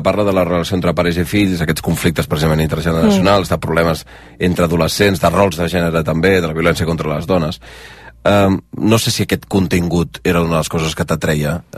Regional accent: Sabadell, Catalonia, Spain; Un sabadellenc de pro, ho dic jo com a sabadellenc també

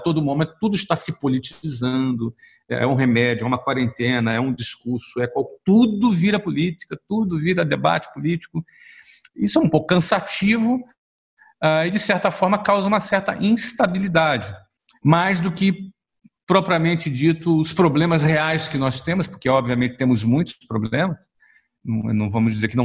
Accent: Brazil; moved away; eu, como brasileiro, apesar de morar fora do Brasil, como brasileiro

